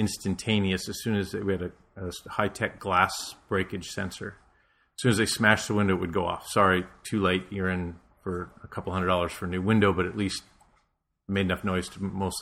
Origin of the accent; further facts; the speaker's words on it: Los Angeles, California, United States; No, I grew up in Silver Lake up in L.A.